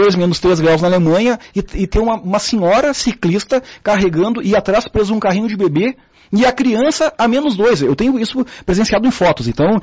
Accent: Porto Alegre, Rio Grande do Sul, Brazil; Porto Alegre, na minha opinião, como porto-alegrense de origem, é pior.

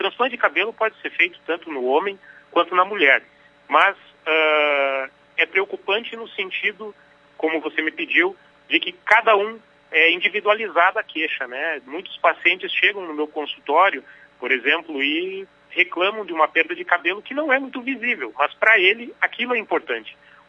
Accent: Passo Fundo, Rio Grande do Sul, Brazil; Mas eu sou de Passo Fundo, nasci em Passo Fundo.

